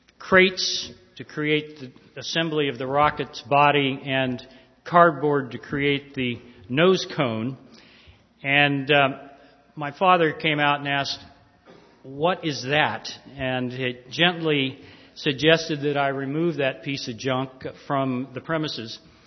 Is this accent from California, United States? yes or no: yes; California, United States; growing up in California as a schoolboy, I knew a little bit.